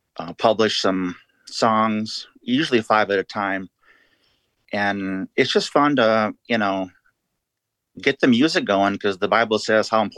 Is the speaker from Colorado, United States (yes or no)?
no; Cedar Rapids, Iowa, United States; I grew up in Cedar Rapids, Iowa, and I just love doing my books and music.